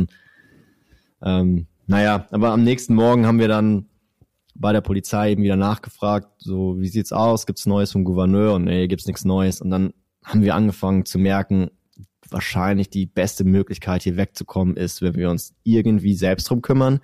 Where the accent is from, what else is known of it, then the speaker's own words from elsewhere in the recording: Germany; Und ich dachte, gut, ist natürlich jetzt die deutsche Botschaft. Ne? Weil ich bin ja Deutscher, habe ich mir auch gesagt.